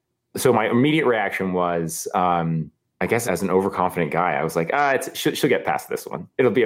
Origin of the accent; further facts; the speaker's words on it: United States; I'm so American. It's crazy.